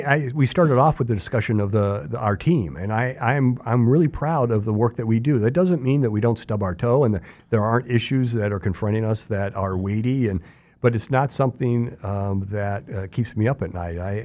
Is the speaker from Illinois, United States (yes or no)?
yes; Chicago, Illinois, United States; I've worked in other states as well, but I grew up in Chicago. I consider myself a Chicagoan.